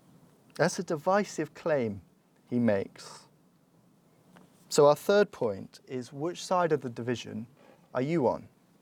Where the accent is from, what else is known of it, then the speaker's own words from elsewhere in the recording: London, United Kingdom; I'm from South London, so I am allowed to poke fun at Croydon, I think.